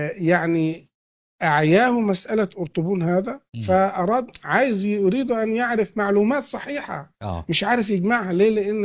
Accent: Egypt; ويكفي احنا كمصريين

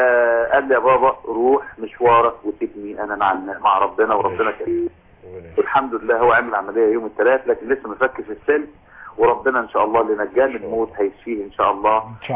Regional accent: Egypt; زي عندنا في مصر برضه،

